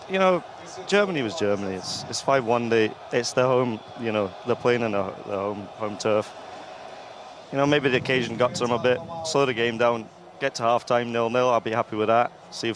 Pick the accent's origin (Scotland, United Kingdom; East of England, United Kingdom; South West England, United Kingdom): Scotland, United Kingdom; Hamilton; accent: English; also born or lived in Cheshire; I sound English, but I grew up in Cheshire for a while, but I'm from Hamilton, Scotland.